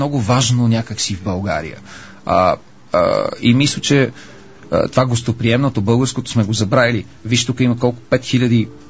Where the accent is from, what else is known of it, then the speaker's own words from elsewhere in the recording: London, United Kingdom; аз като дете, като растях в Лондон